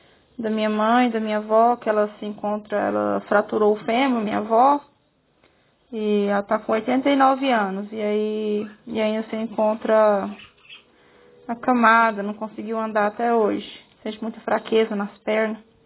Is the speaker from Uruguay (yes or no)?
yes; Montevideo, Uruguay; sou aqui de Montevidéu.